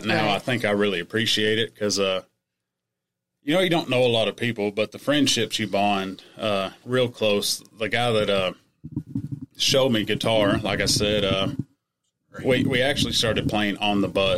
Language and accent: English; Oklahoma, United States; also born or lived in McAlester; Yeah, Oklahoma. I was born in McAllister, Oklahoma. Those of you that don't know where Idabel and Hayworth is, Hayworth's only about 4 miles from the Texas state line, about, once again, 4 miles from the Arkansas state line. Where I grew up was just actually on the line about a mile.